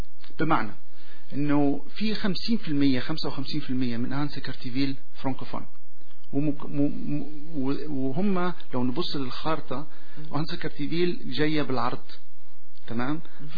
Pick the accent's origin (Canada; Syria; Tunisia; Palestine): Canada; Quebec; also born or lived in -; انا كيبيكي كندي، فخور باصلي ان امي من الشام وابويا من القدس، لكن بنشوف اليوم انا مين. اليوم انا فخور اني كيبيكوا، وفخور اني كندي